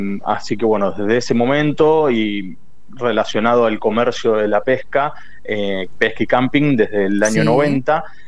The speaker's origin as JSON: {"language": "Spanish", "town": "San Pedro", "region": "Buenos Aires Province", "country": "Argentina", "said": "cada vez que nos toca salir o andar de visita por algún lugar y decir que sos de San Pedro"}